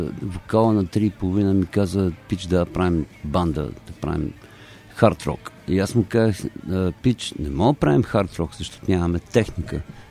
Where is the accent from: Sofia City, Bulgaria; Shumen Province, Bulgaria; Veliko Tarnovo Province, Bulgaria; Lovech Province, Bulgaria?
Lovech Province, Bulgaria; Troyan; moved away as an adult; Да, аз съм роден в Троян и съм живял до 20-ти си година там.